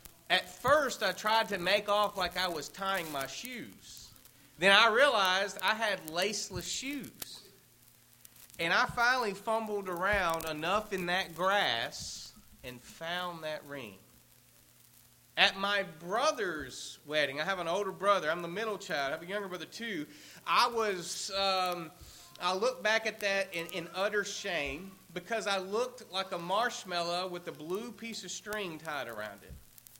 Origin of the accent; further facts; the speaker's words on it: Tennessee, United States; One time I was doing a wedding at Montgomery Bell State Park near my hometown in Tennessee.